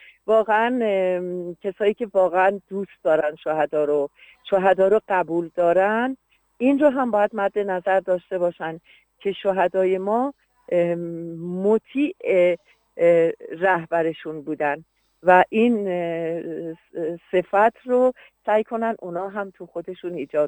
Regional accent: Yazd, Iran

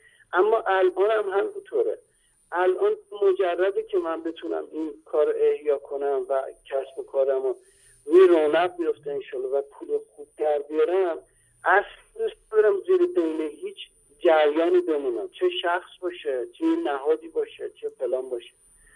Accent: Iran; آقا ما اصلا ما ایرانی هستیم

